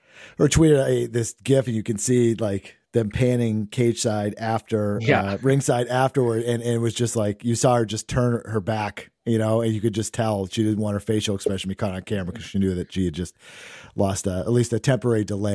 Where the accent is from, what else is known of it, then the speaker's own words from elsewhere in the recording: Maine, United States; he actually got the coronavirus while he was in Maine, my home state.